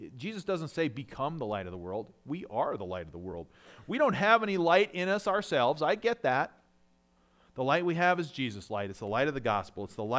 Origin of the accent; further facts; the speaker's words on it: Canada; I grew up in Canada, as most of you know, and I loved watching the northern lights up in Canada.